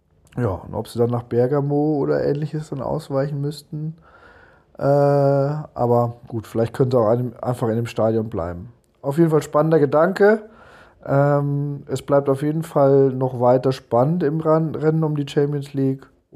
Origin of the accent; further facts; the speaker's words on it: Germany; Ich meine, ich selber als Deutscher bin natürlich auch da jetzt kein Ausnahmefall gewesen